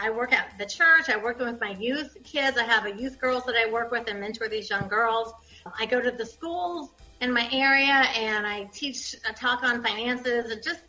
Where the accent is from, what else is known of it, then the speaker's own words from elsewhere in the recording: Ohio, United States; I was raised in Ohio, so I was raised, grow up, work at a factory, get married, have kids